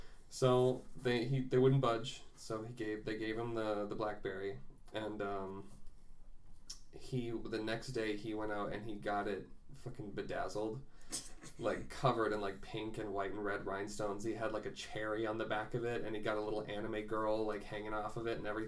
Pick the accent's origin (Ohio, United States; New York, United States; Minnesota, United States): Minnesota, United States; also born or lived in Fort Benning, Georgia; Yeah, I was born in Fort Benning, Georgia. We lived there for a little bit, and then we moved back to Minnesota